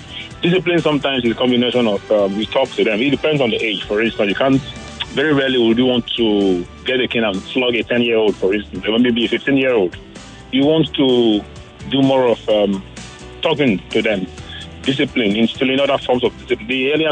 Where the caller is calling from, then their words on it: Lagos, Nigeria; I'm calling from Lagos.